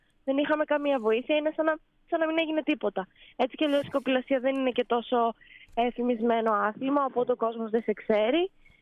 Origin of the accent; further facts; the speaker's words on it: Kastoria, Western Macedonia, Greece; Είμαι από την Καστοριά. Έχουμε τη λίμνη εδώ πέρα που είναι φοβερό μέρος.